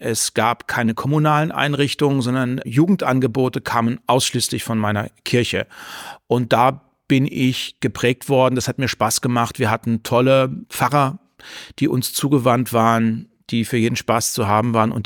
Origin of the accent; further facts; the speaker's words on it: Heringen, Hesse, Germany; Kleinensee gehörte zu meiner Heimatstadt Heringen.